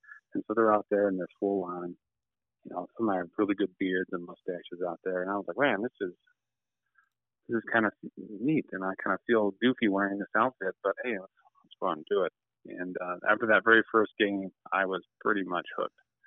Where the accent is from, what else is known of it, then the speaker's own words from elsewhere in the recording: Fort Worth, Texas, United States; And I was born and raised in Texas, so kind of living in that Fort Worth area.